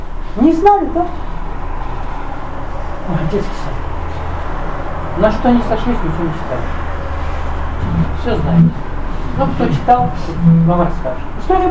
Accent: Moscow Oblast, Russia; Я же тоже из Подмосковья.

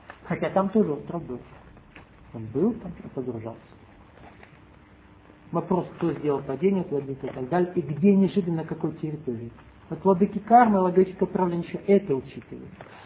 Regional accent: Russia; now in Ukraine; Вам, потому что я россиянин. По паспорту. А живу на Украине. И жена Украина.

